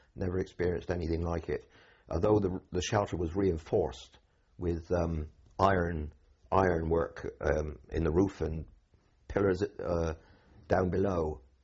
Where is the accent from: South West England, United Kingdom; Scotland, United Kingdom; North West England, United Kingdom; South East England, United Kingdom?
South West England, United Kingdom; Bristol; I was born in Bristol, in a district called Moorfields, one of the most poorest areas of the city, on the 28th of June, on the 29th of June, 1928.